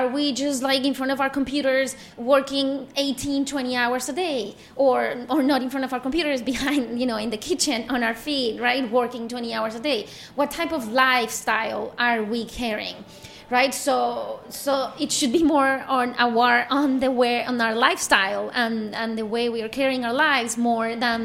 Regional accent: Colombia; now in United States; I'm from Colombia and I now live in the US

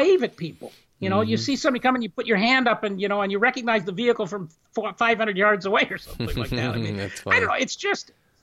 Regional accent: Toronto, Ontario, Canada; I grew up in Toronto. I was a city boy

